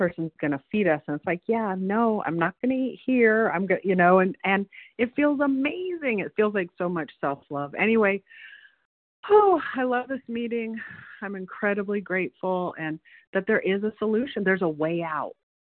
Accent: West Virginia, United States; I'm from West Virginia.

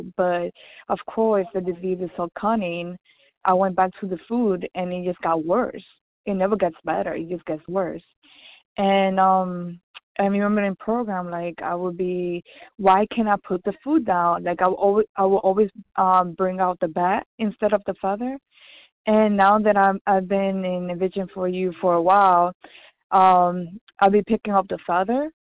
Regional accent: New York City, New York, United States; from New York City, compulsive overeater.

